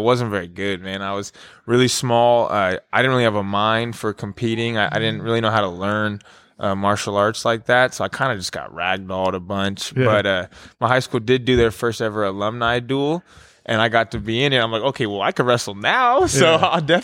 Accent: Fairfield, United States; so I grew up in Fairfield, and I kind of did some random martial arts, you know, off and on as a kid

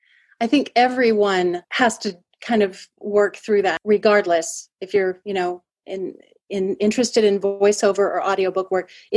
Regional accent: Utah, United States; Yes, I am originally here from Utah, grew up here, and then moved away for a few years and became a dental hygienist, which I absolutely loved.

